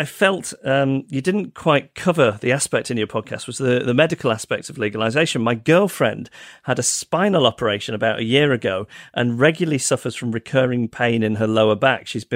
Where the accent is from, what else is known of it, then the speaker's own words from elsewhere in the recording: United Kingdom; now in Vancouver, Canada; I'm a Brit living in Vancouver